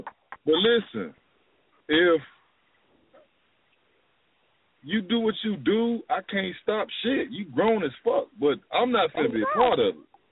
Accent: Gary, Indiana, United States; I'm from Gary, baby.

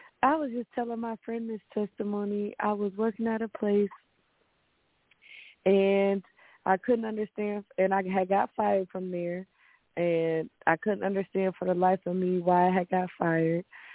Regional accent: New York, United States; I'm from New York.

